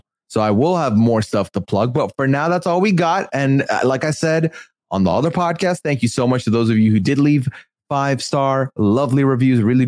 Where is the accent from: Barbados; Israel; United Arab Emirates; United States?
United Arab Emirates; Dubai; now in Canada; I grew up in Dubai in the Middle East, where the temperatures and the humidity are off the charts hot.